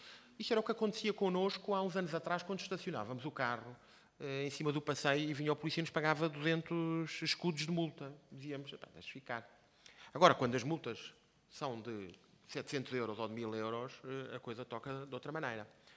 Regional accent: Portugal; Eu sou português, tenho 3 filhos, quero viver cá

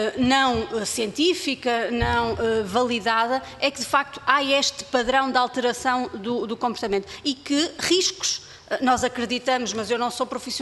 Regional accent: Norte, Portugal; eu sou do Norte

